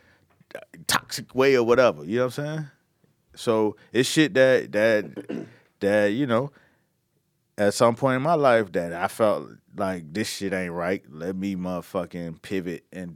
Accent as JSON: {"language": "English", "town": "Miami", "region": "Florida", "country": "United States", "said": "I'm from Miami, home of some ignorant-ass music."}